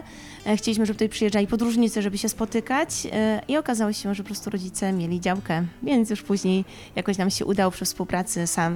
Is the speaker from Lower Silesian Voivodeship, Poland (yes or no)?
no; Subcarpathian Voivodeship, Poland; No i zarówno ja, jak i mój mąż pochodzimy z Bieszczad